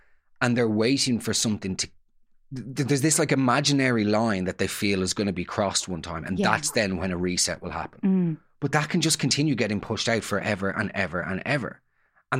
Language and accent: English; Dublin, Leinster, Ireland; I grew up in Dublin.